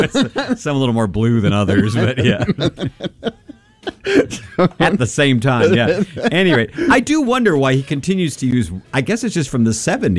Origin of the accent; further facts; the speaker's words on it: Kentucky, United States; one of the things about growing up in Eastern Kentucky, as I did